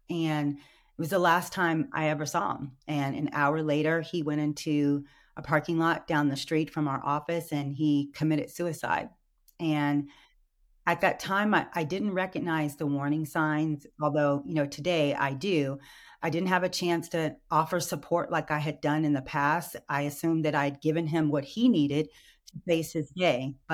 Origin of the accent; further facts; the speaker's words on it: Burlingame, California, United States; growing up in Burlingame and being one of only five Black girls in an all-white Catholic school